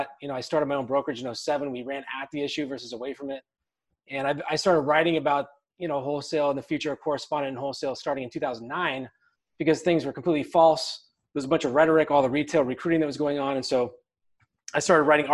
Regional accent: Portland, Oregon, United States; Yeah, so I was born in Portland Metro, Portland, Oregon, that is. You know, grew up kind of a middle-class kid.

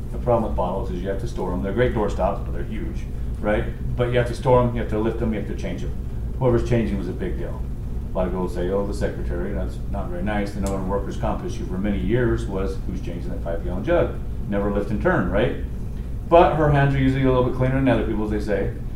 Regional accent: Tooele, Utah, United States; I ran out to Quality Dodge out in Tooele, my hometown, and I promised them I'd be the number one sales guy in the first 30 days

